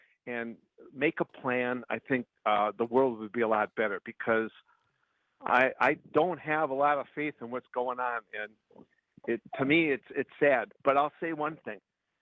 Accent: United States; I mean, I'm an American. I love America.

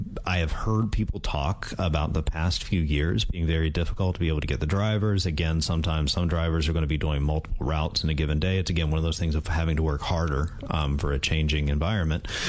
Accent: North Carolina, United States; So I came here from North Carolina, and one of the best things that I like to do is take good old-fashioned North Carolina pulled pork

